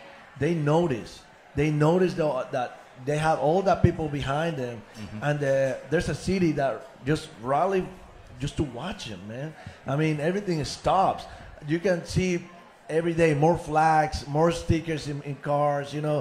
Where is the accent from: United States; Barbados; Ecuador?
Ecuador; English is a second language; You know, I'm from Ecuador.